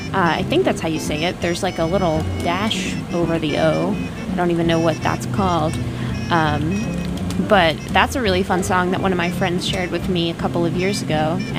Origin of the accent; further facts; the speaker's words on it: New Jersey, United States; Yeah, a lot of people, like, I'll tell them I'm from New Jersey, and they'll say, oh, yeah, I've been to New Jersey.